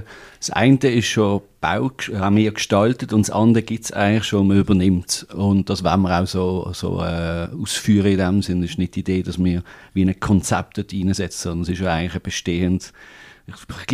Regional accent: Basel, Basel-Stadt, Switzerland; als Basler

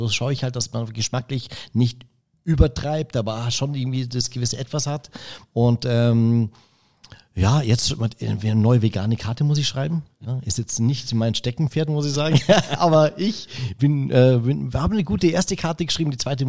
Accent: Eching, Bavaria, Germany; Ich komme aus der Gegend. Also ich bin aus in der Nähe von Eching, also bei Freising, also im Prinzip lokal sozusagen. Ich bin jetzt eine halbe Stunde von hier entfernt.

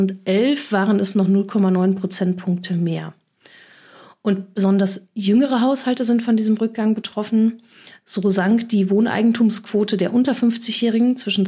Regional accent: Rees, North Rhine-Westphalia, Germany; Also ich komme aus Rees am Niederrhein. Da sind 20.000 Einwohnerstädtchen an der holländischen Grenze.

